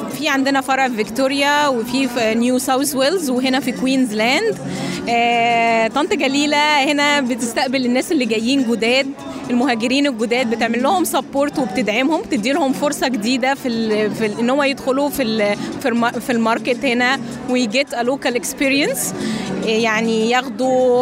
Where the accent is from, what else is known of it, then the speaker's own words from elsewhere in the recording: Egypt; now in Queensland, Australia; احنا كمصريين نفتخر بيها